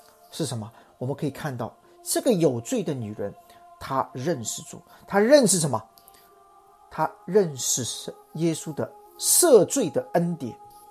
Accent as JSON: {"language": "Chinese", "country": "China", "said": "我们用我们中国人讲的什么？是一个汉奸，替罗马人收税。"}